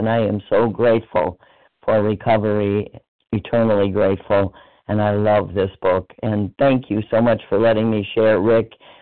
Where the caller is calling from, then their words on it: Illinois, United States; I'm so sorry. I'm from Illinois.